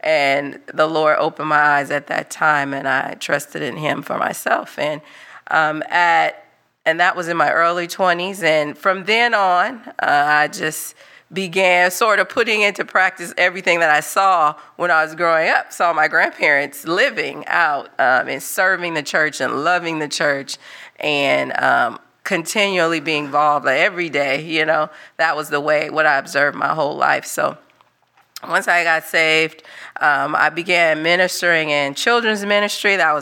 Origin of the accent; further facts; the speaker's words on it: Los Angeles, California, United States; moved away as an adult; now in Haiti; I grew up in the Los Angeles area my entire life. Never lived anywhere else until I moved to Haiti back in 2014.